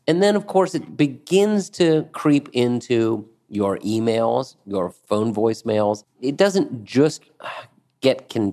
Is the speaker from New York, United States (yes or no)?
no; Atlanta, Georgia, United States; Well, you know, I grew up in the South, in Atlanta.